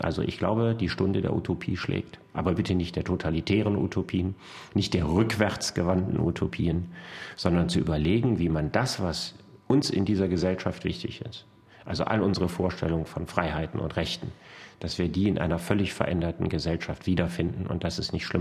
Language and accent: German; Solingen, North Rhine-Westphalia, Germany; Ich wäre als Kind viel lieber in Köthen aufgewachsen als in Solingen.